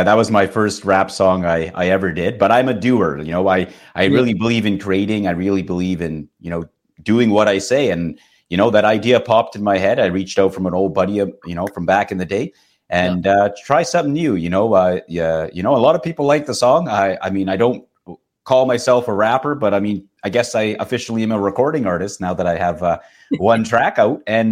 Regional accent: Edmonton, Alberta, Canada; born there; You know, I'm born here in Edmonton.

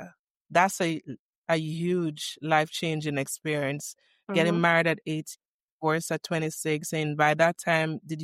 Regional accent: Jamaica; now in United States; I moved all the way from Jamaica to America because my ex-husband

